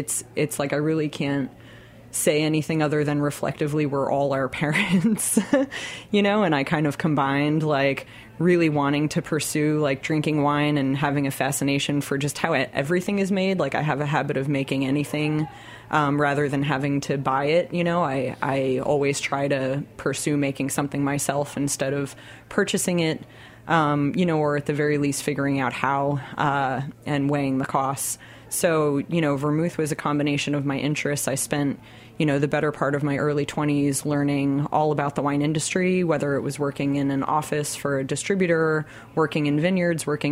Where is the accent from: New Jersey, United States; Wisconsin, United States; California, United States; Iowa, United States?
New Jersey, United States; Leonia; Yeah, I mean, I grew up in Leonia, New Jersey.